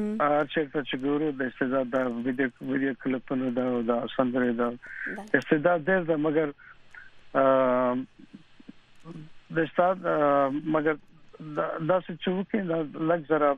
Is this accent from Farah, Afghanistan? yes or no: no; Kabul, Afghanistan; now in United States; زما مورنۍ ژبه پښتو ده مګر څنګه چې په کابل کې لوي شو په مکتب کې دا ټول فارسی